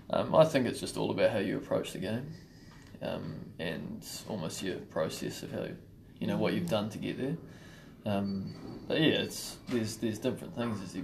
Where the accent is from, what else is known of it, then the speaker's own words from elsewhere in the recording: Auckland, New Zealand; I think growing up I was obviously from Auckland, and that's where I developed my cricket, you know.